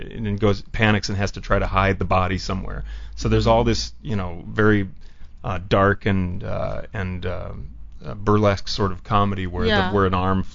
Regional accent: Chicago, Illinois, United States; moved away as an adult; now in Los Angeles, United States; No, I'm from Chicago.

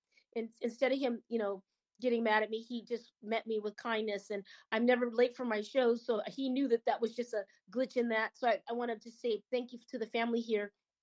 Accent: California, United States; And I'm from Southern California.

